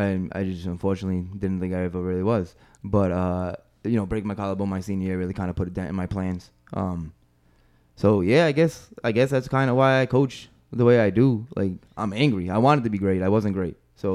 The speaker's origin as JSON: {"language": "English", "town": "Woonsocket", "region": "Rhode Island", "country": "United States", "said": "I'm from Woonsocket. I played at Woonsocket. I'm really thankful to be coaching at Woonsocket."}